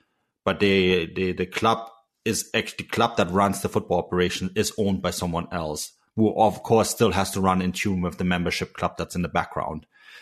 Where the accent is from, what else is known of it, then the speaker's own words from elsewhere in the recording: Munich, Bavaria, Germany; now in Canada; I mean, I'm from Munich, right? I have a very different outlook on things. Now I live on the Canadian West Coast.